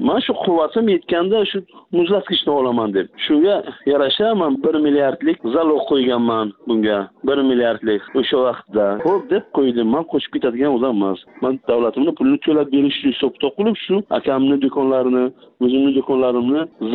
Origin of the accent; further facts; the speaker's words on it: Bukhara, Bukhara Region, Uzbekistan; born there; Men Buxoro shahrida tug'ilganman. 50 yoshdaman.